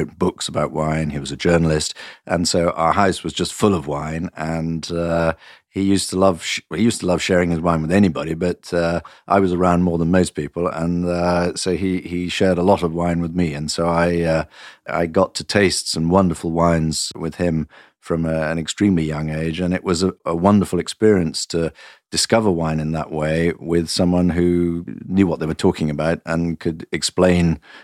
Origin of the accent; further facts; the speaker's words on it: Nottingham, East Midlands, United Kingdom; moved away as an adult; also born or lived in Portugal; now in France; No, I was born in Nottingham in England, and I was educated and brought up in England. But for the last 23 years, I've been living outside England, in Portugal and in France, mostly in the Douro Valley and in Bordeaux.